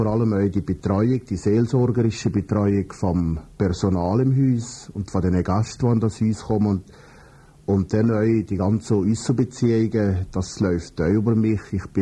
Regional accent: Bürchen, Valais, Switzerland; Ich bin in Birchow aufgewachsen und habe da Schule besucht. Nachher jetzt Fisch die Orientierungsschule. Das Kollegium in Brieg, ich habe dann 1984 Matura gemacht, bin nach Freiburg gegangen, habe 5 Jahre in Freiburg Theologie studiert

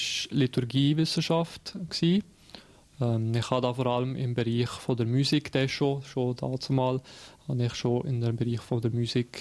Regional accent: Sion, Valais, Switzerland; ich bin schon Walliser, ja. Ich bin in Sitten aufgewachsen, habe das Brieg das Kollegium gemacht. Nachher bin ich auf Freiburg gegangen, habe da Theologie studiert, 5 Jahre. Und dann bin ich auf Luzern, habe da Kirchenmusik gemacht, 3 Jahre lang.

